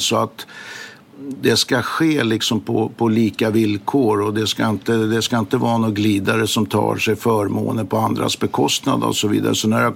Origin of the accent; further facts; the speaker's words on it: Stockholm, Stockholm County, Sweden; på Söder i Stockholm där jag växte upp.